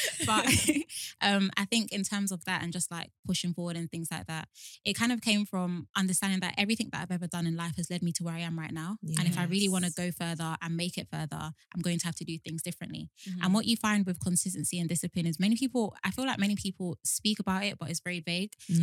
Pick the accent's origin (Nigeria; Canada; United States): Nigeria; Even as a Nigerian, I'm no, she's not even lying. Juju is actually real.